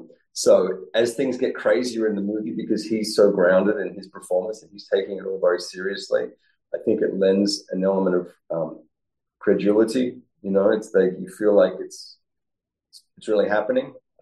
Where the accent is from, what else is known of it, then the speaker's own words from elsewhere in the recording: Australia; now in United States; I live in America. I'm Australian, but I live in America. I've been here for a while.